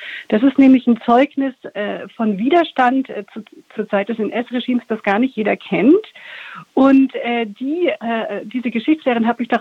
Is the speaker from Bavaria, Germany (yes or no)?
yes; Augsburg, Bavaria, Germany; born there; meine Geburtsstadt Augsburg, die ja so komplett zerstört war